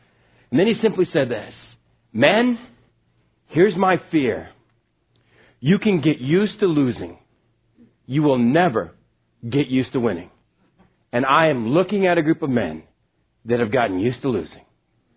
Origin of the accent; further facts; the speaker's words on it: Texas, United States; There were several things about growing up in West Texas, my high school years, that was pretty phenomenal.